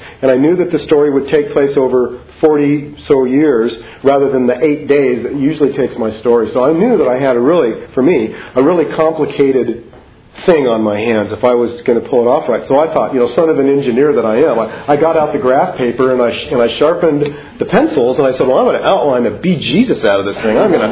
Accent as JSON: {"language": "English", "region": "California", "country": "United States", "tie": "born or raised there", "said": "So my 1968... as a 14-year-old growing up in Orange County was a year of staggeringly big characters and events to me."}